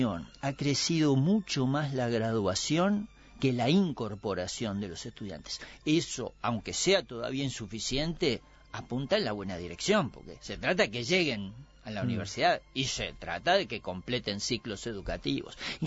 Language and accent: Spanish; Uruguay; moved away; como viejo uruguayo que volvió al país muy preocupado por las cosas que usted dice, en los años 80, cuando retornamos al país